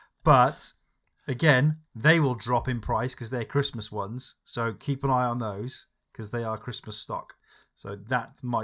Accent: Wales, United Kingdom; I'm Welsh.

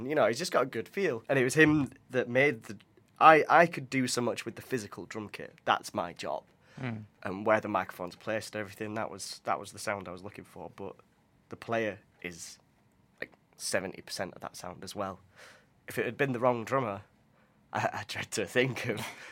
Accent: Burnley, North West England, United Kingdom; I'm very fortunate to have worked with a lot of great drummers from way back from my hometown, Burnley. There's some fantastic drummers there.

